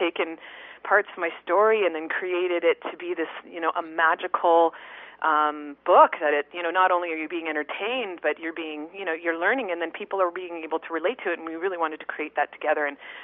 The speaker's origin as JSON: {"language": "English", "town": "Ottawa", "region": "Ontario", "country": "Canada", "tie": "born or raised there", "said": "growing up in Ottawa, Ontario"}